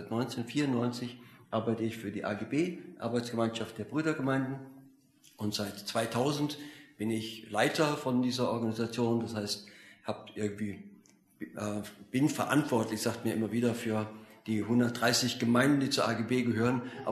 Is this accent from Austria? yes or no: yes; Austria; now in Germany; Meine Mutter kommt aus dem Rheinland, ich bin in Österreich geboren. Genau. Meine Eltern waren Missionare in Österreich und deswegen bin ich in Österreich geboren und aufgewachsen und bin auch nur Gastarbeiter in Deutschland. Ich bin Missionar in Deutschland von Österreich aus.